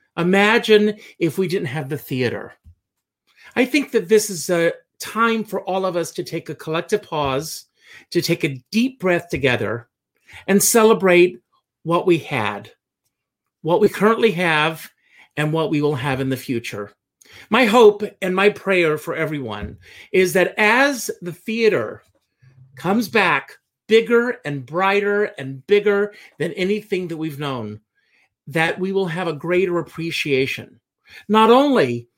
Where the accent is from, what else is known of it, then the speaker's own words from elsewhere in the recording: South Carolina, United States; I grew up in South Carolina, and I grew up on a tobacco farm